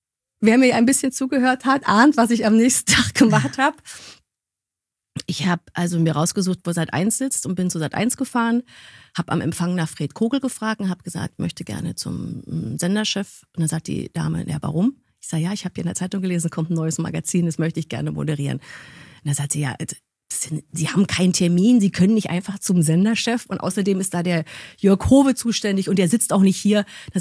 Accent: Berlin, Germany; Und als Berlinerin bin ich dann zur Funkausstellung gefahren

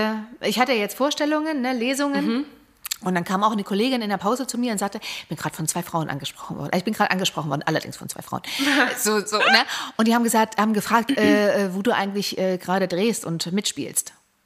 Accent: Chemnitz, Saxony, Germany; In meiner Heimatstadt, Chemnitz, was man nicht mehr hört.

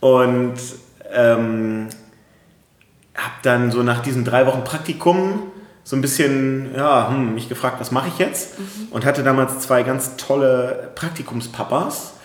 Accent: Hamburg, Germany; Ich komme aus Hamburg, genau.

